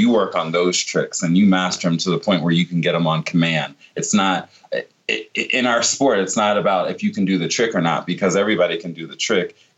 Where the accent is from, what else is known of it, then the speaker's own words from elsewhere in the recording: Virginia Beach, Virginia, United States; I grew up in Virginia Beach in Norfolk, Virginia area.